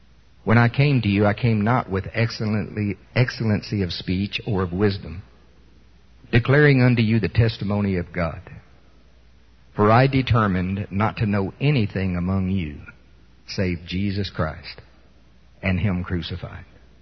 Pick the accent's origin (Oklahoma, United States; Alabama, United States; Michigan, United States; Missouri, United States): Oklahoma, United States; I'm from Pottawatomie County, Oklahoma, and down there we pinch things.